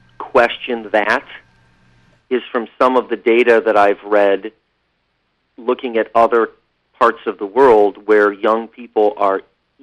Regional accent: Chicago, Illinois, United States; they know I'm from Chicago, which has had a couple of, among other distinctions, has been considered at different times one of, if not the murder capital of America.

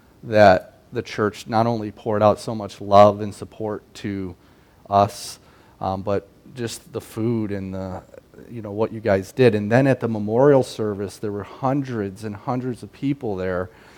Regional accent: Chicago, Illinois, United States; moved away; I had some family, quite a bit of family, fly in from Chicago. I still call it my hometown, even though I haven't lived there in like 20-some years, but, you know, always Chicago.

